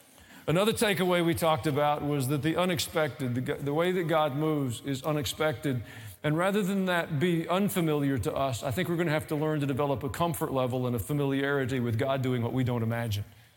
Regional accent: Tennessee, United States; Well, I grew up in Middle Tennessee, folks

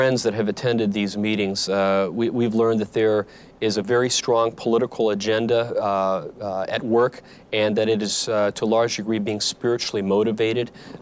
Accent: Indianapolis, Indiana, United States; I was invited to tour a company in Indianapolis, my hometown, that was to receive the contract from the U.S. Treasury Department

